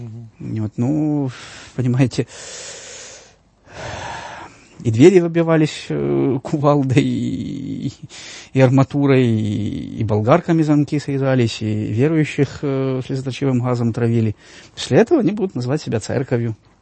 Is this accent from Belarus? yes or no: no; Ivano-Frankivsk Oblast, Ukraine; это из Киева к моей малой родине. Ну, Франковщина, это те же самые 650 километров.